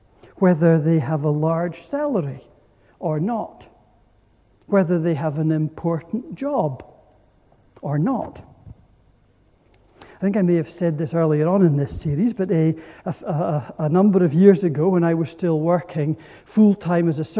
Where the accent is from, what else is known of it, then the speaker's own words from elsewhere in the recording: Aberdeen, Scotland, United Kingdom; I grew up in Aberdeen. I grew up in the Church of Scotland, although I wasn't a Christian till much later on